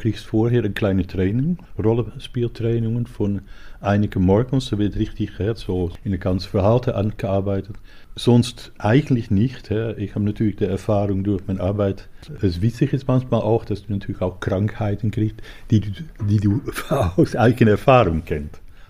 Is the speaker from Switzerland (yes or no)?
no; Amsterdam, North Holland, Netherlands; German is a second language; now in Hannover, Germany; vor dass ich dann nach Hannover gekommen bin. Und ich komme aus Amsterdam.